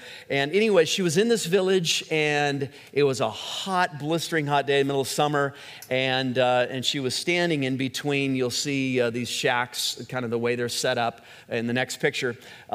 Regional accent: United States; I said, I'm a leader from the United States

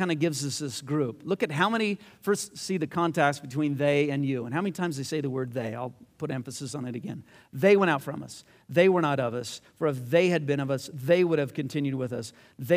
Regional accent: United States; I'm a patriot, you know, I'm American

